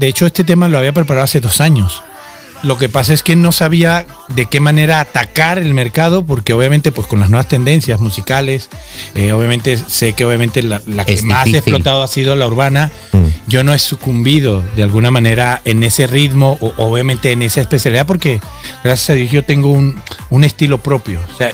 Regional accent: Venezuela; born there; como yo nací en Venezuela, yo también traigo los ritmos latinos.

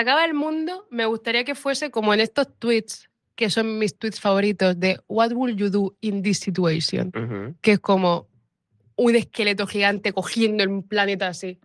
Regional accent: Cartagena, Region of Murcia, Spain; Ya, yo soy de Cartagena.

